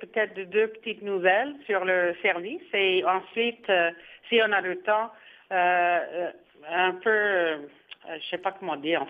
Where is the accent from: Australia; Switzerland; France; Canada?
Canada; Saskatchewan; je viens de la Saskatchewan, je suis originaire de la Saskatchewan, et il y a quand même, c'est une petite communauté, mais il y a quand même des francophones en Saskatchewan.